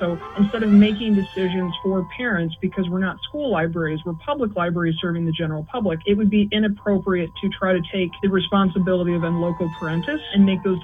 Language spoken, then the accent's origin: English; United States; Because as an American, I can tell you, we don't like being told how to raise our children.